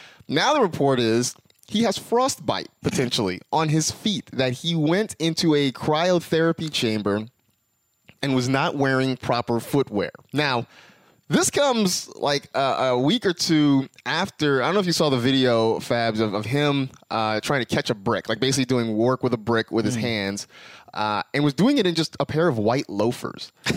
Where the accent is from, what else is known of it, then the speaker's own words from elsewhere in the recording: California, United States; You know, I'm from California. I've never had frostbite.